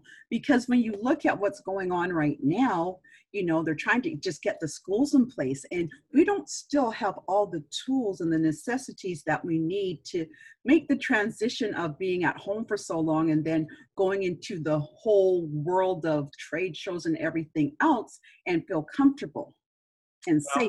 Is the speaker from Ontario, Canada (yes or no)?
no; Vancouver, British Columbia, Canada; I grew up in Vancouver. Graduated from high school in Vancouver.